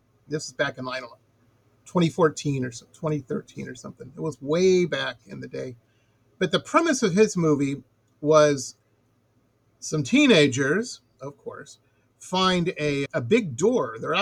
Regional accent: Detroit, Michigan, United States; I grew up in Metro Detroit, and I'm a little down the path than you are. This is back in the 80s.

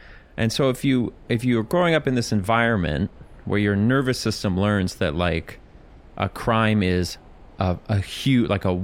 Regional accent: Minneapolis, Minnesota, United States; I told him I was from Minneapolis, and I told him if he didn't shut his mouth about my hometown, I would burn the bar

